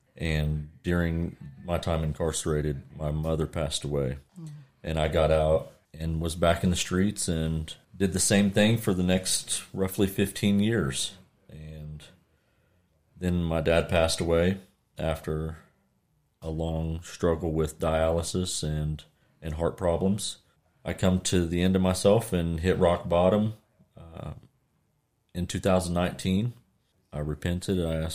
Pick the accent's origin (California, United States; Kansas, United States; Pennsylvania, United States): Kansas, United States; Well, I was born in Kansas City. I grew up in Kansas.